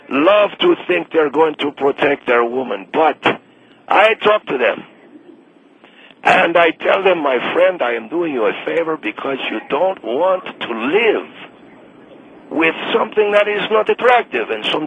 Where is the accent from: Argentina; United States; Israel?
Argentina; I'm from Argentina.